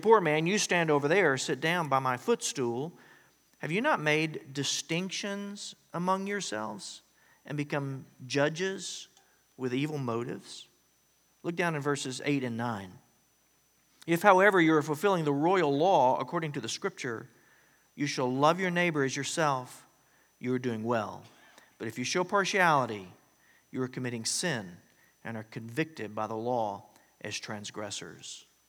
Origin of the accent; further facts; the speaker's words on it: the South, United States; now in Dallas, United States; I used to think, you know, growing up in the South, I thought it was just white people and black people.